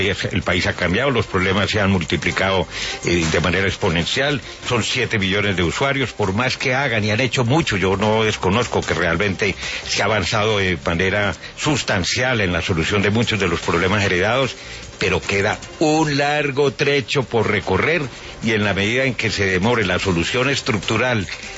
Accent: Colombia; con el debido respeto como colombiano

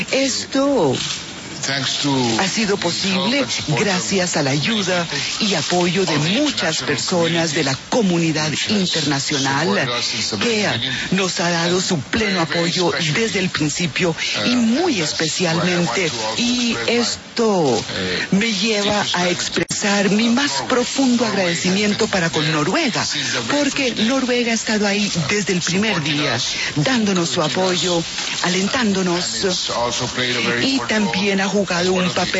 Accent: Colombia; No solamente a mí como colombiano y presidente de los colombianos

